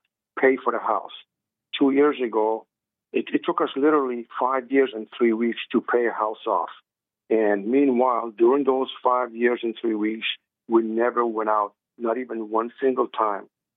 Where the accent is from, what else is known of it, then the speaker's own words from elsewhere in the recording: Iran; now in United States; I'm from Iran.